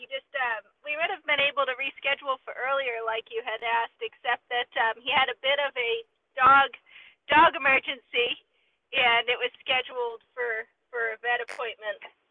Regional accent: Portland, Maine, United States; born there; So I lived in, I was born in Portland. But my parents, my mother's from Scarborough and my father is from Sanford.

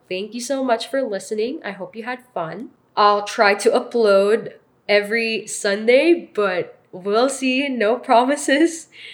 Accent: Philippines; when I was younger, all I knew was the Western version of vampires and the Filipino version because I'm Filipino.

